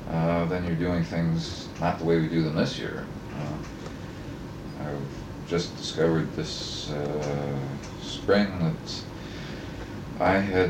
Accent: Madison, Wisconsin, United States; I was born in Madison, Wisconsin, oddly enough for a UW faculty member, in 1929. And, lived here, went to school here until I went off to college in 1947.

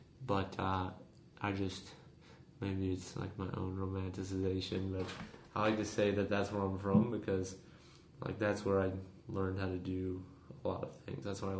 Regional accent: Rio, Wisconsin, United States; also born or lived in Madison; I grew up, I was born in Madison. But then I like went to elementary school until I was about like 10 or 11 in Ryle, Wisconsin, which is in Columbia County. It's a town of about 900 people, super rural.

